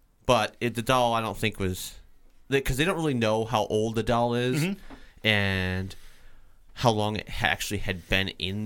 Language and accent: English; Vermont, United States; Because I don't really know much about Vermont teddy bear, even though I'm from Vermont.